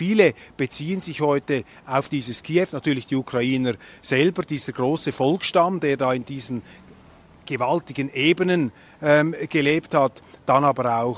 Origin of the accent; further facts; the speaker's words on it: Switzerland; Und mir ist aufgefallen als Schweizer, dass die Firma Geberit da die sanitarischen Anlagen bereitgestellt hat.